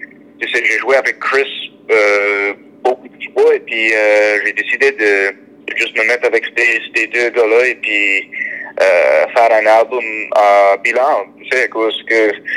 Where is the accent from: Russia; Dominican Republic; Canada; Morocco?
Canada; moi, je suis un Acadien, tu sais, qui, ma mère vient de la baie Sainte-Marie